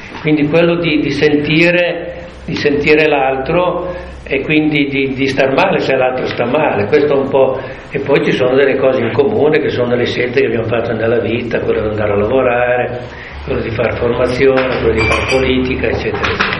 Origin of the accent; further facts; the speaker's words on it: Emilia-Romagna, Italy; io sono un emiliano, quindi lui abitava a Pove, io invece abito a Comacchio